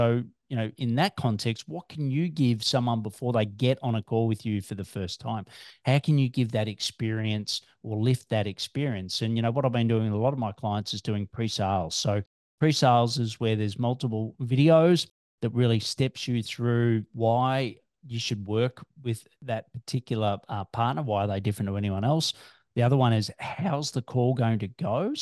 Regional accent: Australia; so Grant's from New Zealand, I'm from Australia, it just happens to be that way

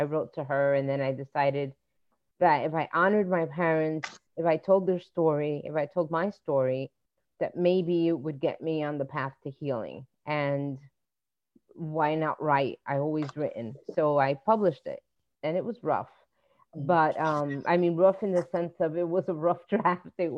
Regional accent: New Jersey, United States; I grew up in a biracial, multicultural home, and deals with grief and with growing up in New Jersey and the things that come with that sort of family, being a child of immigrants.

